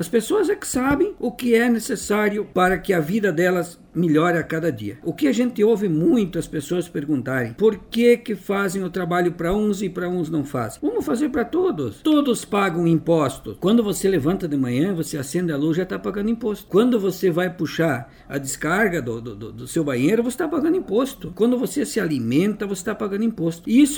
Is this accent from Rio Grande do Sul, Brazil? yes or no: yes; Ronda Alta, Rio Grande do Sul, Brazil; Porque eu nasci e me criei aqui em Ronda Alta. E eu quero ficar por o resto da minha vida aqui